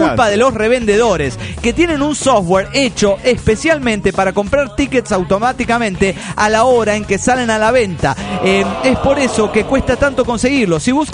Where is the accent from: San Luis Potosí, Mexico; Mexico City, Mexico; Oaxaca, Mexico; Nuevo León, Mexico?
Mexico City, Mexico; del DF mexicano.